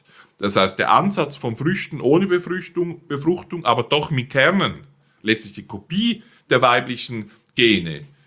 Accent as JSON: {"language": "German", "country": "Switzerland", "said": "Ich sehe ganz wenig Probleme bei den Birnen, mindestens bei uns in der Schweiz und in Deutschland."}